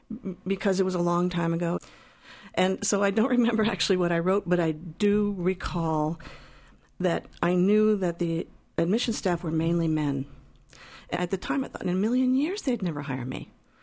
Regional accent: Ireland; I'm Irish and I have red hair.

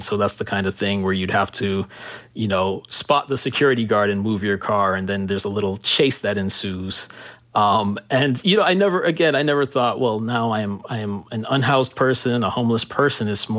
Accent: Miami, Florida, United States; born or raised there

